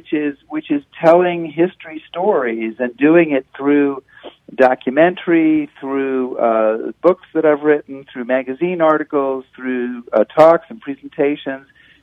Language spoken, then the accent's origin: English; New England, United States; moved away; I am actually originally from New England.